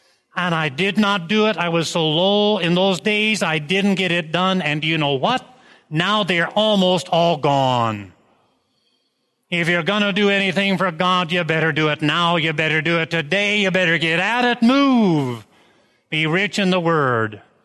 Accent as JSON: {"language": "English", "region": "Iowa", "country": "United States", "tie": "born or raised there", "said": "I grew up in Northeast Iowa in a small farming community, and in those days there was a farmstead about every quarter or half a mile."}